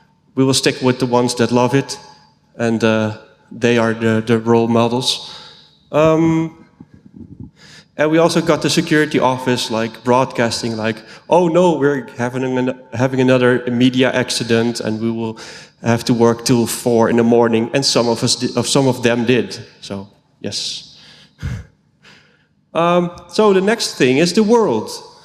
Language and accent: English; Netherlands; English is a second language; I'm from the Netherlands, as you might have spotted.